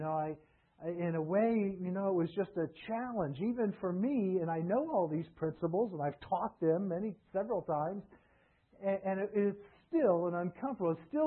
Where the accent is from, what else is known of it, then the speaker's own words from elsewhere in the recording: the South, United States; now in New York, United States; I know the culture here, and it's not pro-gun, but we grew up in the South. And we had lots of guns.